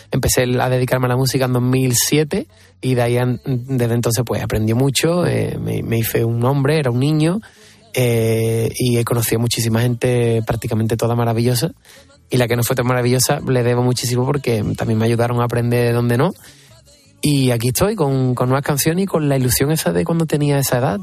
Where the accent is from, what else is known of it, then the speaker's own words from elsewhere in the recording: Rota, Andalusia, Spain; soy sur, soy de Cádiz, soy de Rota, me gusta el carnaval, eso está ahí dentro.